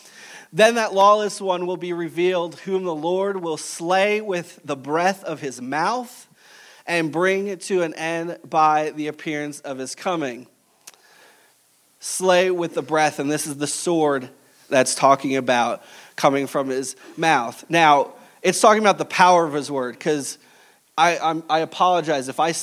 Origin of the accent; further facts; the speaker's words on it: New Jersey, United States; Jesse and I were hockey fans, which growing up in New Jersey, it's a rare find.